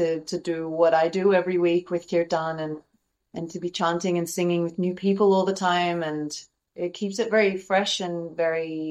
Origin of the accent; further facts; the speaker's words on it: Australia; moved away as an adult; I'm originally from Australia, so coming over was very easy, you know, a 7-hour flight.